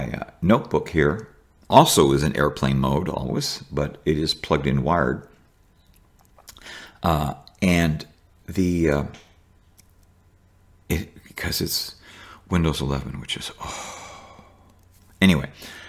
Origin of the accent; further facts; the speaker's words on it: United States; born there; I have no shame for being an American, for living here.